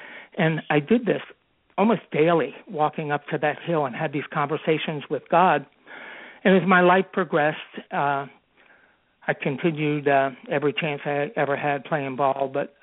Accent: New York, United States; moved away as an adult; also born or lived in Teaneck / California; now in Austin, United States; I was born in Teaneck, New Jersey, raised in upstate New York till I graduated high school, went in the Marine Corps, ended up in California. In 1980, moved to Austin, Texas, and have been here ever since.

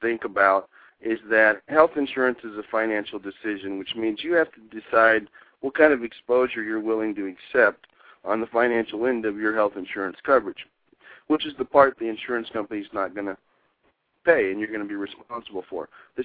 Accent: Missouri, United States; I grew up in southern Missouri, was a military family, which is probably what ended me up in sales at such a young age.

